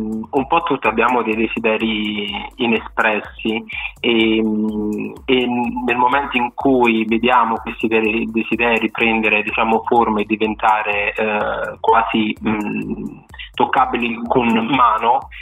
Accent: Naples, Campania, Italy; diciamo che da napoletano posso dire che non so manco dire mamma e papà

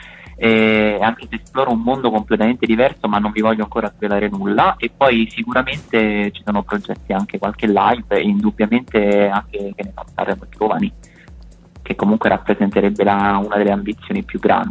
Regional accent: Terracina, Lazio, Italy; Sì, allora io sono di Terracina, in provincia di Latina

